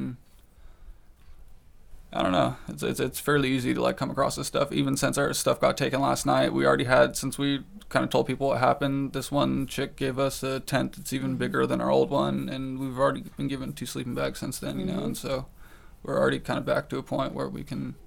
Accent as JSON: {"language": "English", "region": "California", "country": "United States", "lives_now": "Ukiah, United States", "said": "I mean, we're from Lake County and Clear Lake, it really is, like, after coming up here especially, it's a fairly depressing place."}